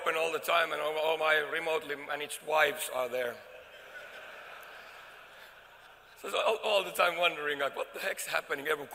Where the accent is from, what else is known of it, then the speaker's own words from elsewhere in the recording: Finland; English is a second language; I'm from Finland.